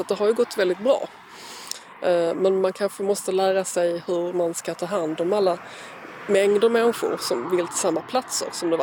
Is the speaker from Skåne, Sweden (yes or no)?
yes; Skåne, Sweden; Jag är uppvuxen på Österlen och där man var så van att det fanns saker som Ale Stenar, Havängsdösen, Kiviksgraven.